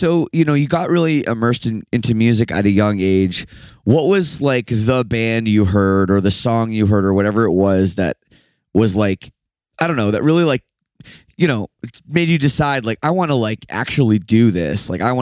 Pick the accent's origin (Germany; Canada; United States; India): Canada; I'm from Canada too, so it's like, it's a little bit far removed. Like, I'm not from California, you know, or like London or somewhere where like bands are from